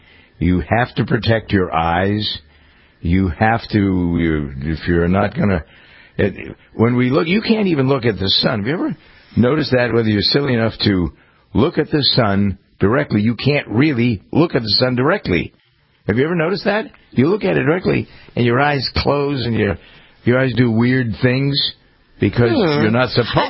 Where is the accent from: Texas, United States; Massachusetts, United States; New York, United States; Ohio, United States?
Massachusetts, United States; Framingham; if I were back in my home town of Framingham, about 92% of the sun would be gone.